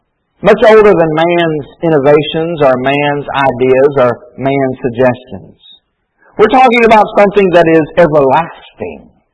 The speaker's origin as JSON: {"language": "English", "town": "Florence", "region": "Alabama", "country": "United States", "tie": "born or raised there", "lives_now": "Huntsville, United States", "said": "When I was growing up in Florence, Alabama, there's a section in North Florence called 7 points."}